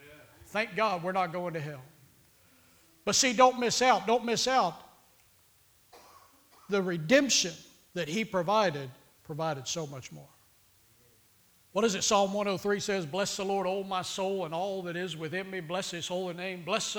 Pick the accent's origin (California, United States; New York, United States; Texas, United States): Texas, United States; that was about 7.5 hours from where I grew up outside of Austin to Tulsa, Oklahoma.